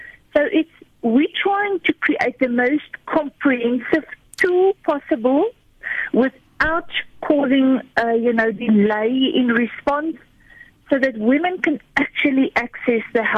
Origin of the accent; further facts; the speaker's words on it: South Africa; We are South African, we are women, we are working for women.